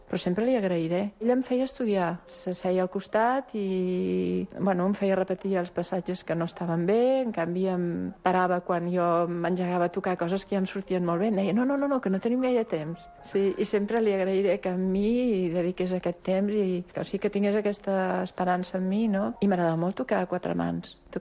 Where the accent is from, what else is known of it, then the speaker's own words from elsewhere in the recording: Barcelona, Catalonia, Spain; sóc de Barcelona, tinc 68 anys.